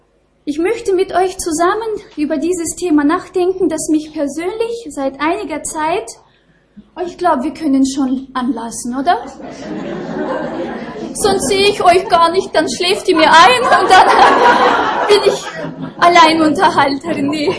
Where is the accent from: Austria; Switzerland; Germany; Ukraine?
Ukraine; Eastern Ukraine; Wenn ich an mein Heimatland denke, an die Ostukraine und diese Konflikte dort